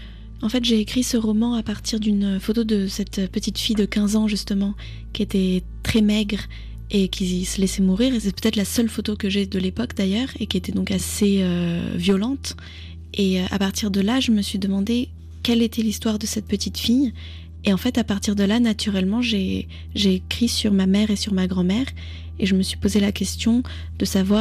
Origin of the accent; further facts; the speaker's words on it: France; also born or lived in Vietnam; quand je suis au Vietnam, on remarque tout de suite que je suis française, et quand je suis en France, on remarque tout de suite que je suis vietnamienne. Donc j'ai vraiment grandi avec cette contradiction.